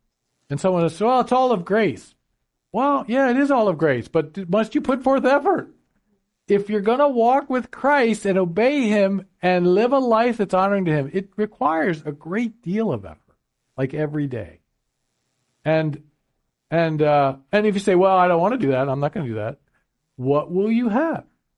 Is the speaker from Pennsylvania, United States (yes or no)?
yes; Lancaster, Pennsylvania, United States; I grew up in Amish country, and the Amish in Lancaster, Pennsylvania are very, very diligent people.